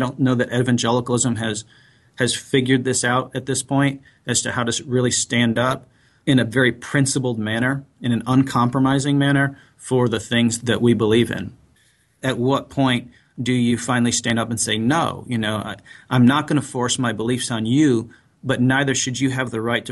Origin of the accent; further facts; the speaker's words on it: Shelby, North Carolina, United States; I'm from Shelby, North Carolina, 45 years of age